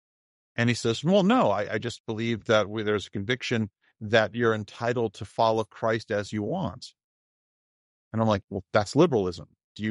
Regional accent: Connecticut, United States; I came to Connecticut, back to Connecticut in 2007, I'm originally from Connecticut

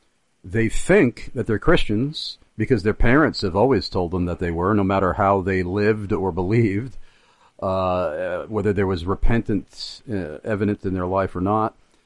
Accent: New York, United States; to my Yankee ears, being a native New Yorker, some of the folks around here do sound like they're Southerners.

